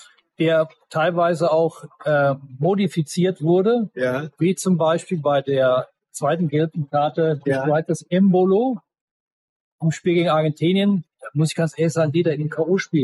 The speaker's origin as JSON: {"language": "German", "region": "Hesse", "country": "Germany"}